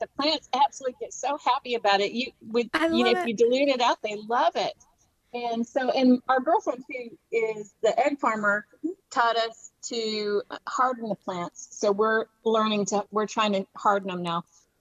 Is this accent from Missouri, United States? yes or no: no; California, United States; We're from California. I'm from California.